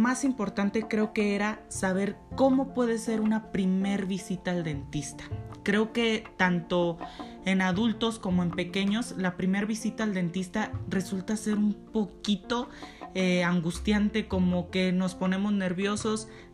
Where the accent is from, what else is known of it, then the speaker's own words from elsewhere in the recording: Morelia, Michoacán, Mexico; now in Mexico City, Mexico; yo soy de Morelia, Michoacán. Ahí estudié la licenciatura en la Universidad Latina de América y después decidí mudarme a la Ciudad de México en el año 2016